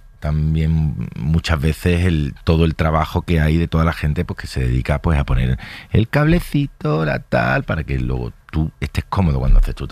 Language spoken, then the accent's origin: Spanish; Málaga, Andalusia, Spain; yo soy de provincia, soy de Málaga, siempre me he tenido que buscar mucho la vida